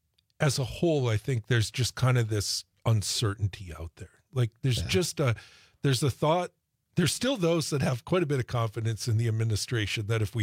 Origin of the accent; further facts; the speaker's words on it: United States; Yeah. And yeah, I mean, we're American citizens and we don't know what's happening right. from day to day, right?